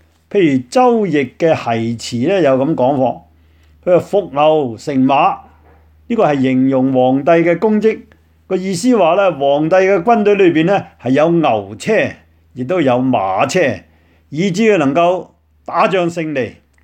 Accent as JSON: {"language": "Cantonese", "region": "Guangdong", "country": "China", "said": "我想起我们广东人有一句说话叫做倾偈，"}